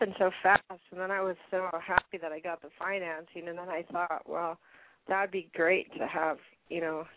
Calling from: Washington, United States; I'm calling from Washington State.

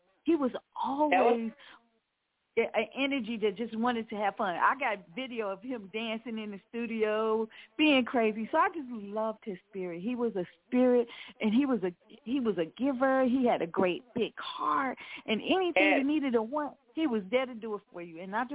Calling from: Chicago, Illinois, United States; my favorite memory. I'm from Chicago.

